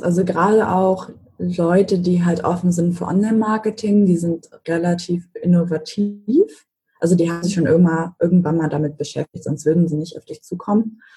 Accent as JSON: {"language": "German", "region": "Mecklenburg-Vorpommern", "country": "Germany", "said": "Also ich komme ursprünglich aus Mecklenburg"}